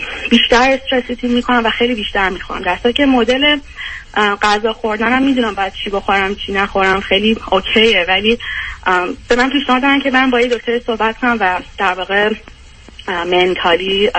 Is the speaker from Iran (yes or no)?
yes; Iran; moved away as an adult; now in United States; از 18 سالگی از ایران اومدم بیرون. اول آندرگردم یه کشور دیگه بودم، بعد برای مستر و پی اچ دی اومدم آمریکا.